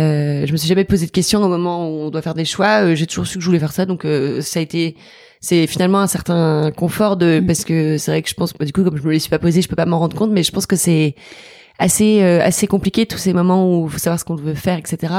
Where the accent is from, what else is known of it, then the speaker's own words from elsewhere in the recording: Toulouse, Occitanie, France; also born or lived in Maisons-Laffitte; J'ai grandi à Toulouse. Toujours grandi à Toulouse, et ma famille vient de Lille à l'origine. Donc tous mes cousins, mes grands-parents, enfin tout le monde est à Lille. Mais on a bougé pour le boulot de mon père quand moi j'avais 1 an, je pense. Et donc j'ai toujours vécu à Toulouse